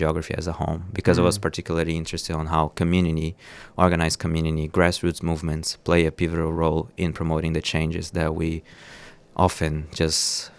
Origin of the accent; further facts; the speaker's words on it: Brazil; English is a second language; moved away as an adult; You might recognize that's like a Portuguese speaking, but I'm Brazilian. I came from Brazil with a Northeastern Brazilian ancestry, and have been living in Nam for the past 6 years almost now.